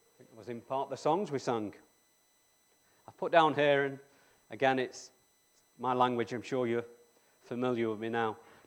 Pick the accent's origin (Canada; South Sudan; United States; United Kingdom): United Kingdom; We're British, we don't really know how to react to positive comments